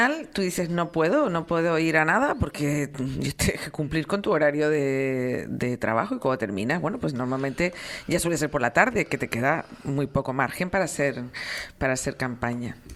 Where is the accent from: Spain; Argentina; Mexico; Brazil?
Spain; Canary Islands; yo, para empezar, me siento canaria. Canaria, de un archipiélago con 7 islas hasta hace poco y ahora con 8.